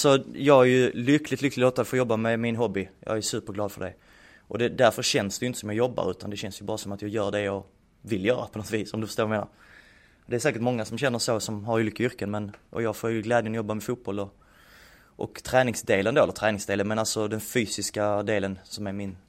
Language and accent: Swedish; Ystad, Skåne, Sweden; now in Örebro, Sweden; Från Ystad brukar jag säga. Jag bodde där 5 år innan jag flyttade upp.